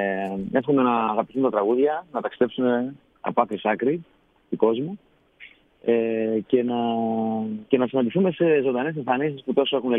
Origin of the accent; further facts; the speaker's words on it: Thessaloniki, Central Macedonia, Greece; θα έχουμε μια παρουσίαση στην Θεσσαλονίκη, στην πόλη μου, σε κάποιον χώρο εκεί.